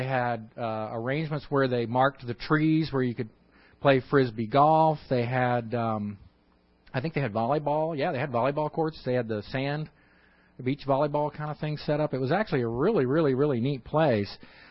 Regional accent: Houston, Texas, United States; I'm from Houston, and Houston is humid, but Houston's got nothing on the Philippines.

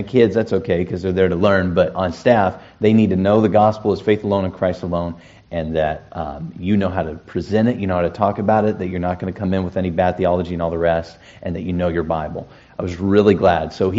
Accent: United States; I've been on plane rides between here and Washington, my hometown

